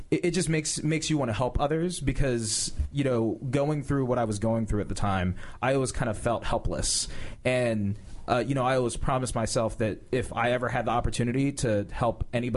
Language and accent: English; Woodbridge, Virginia, United States; Woodbridge, Virginia.